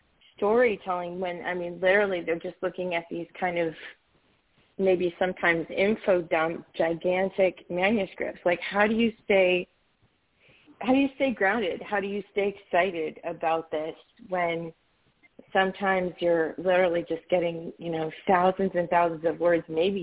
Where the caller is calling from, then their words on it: Savannah, Georgia, United States; That's Savannah, Georgia.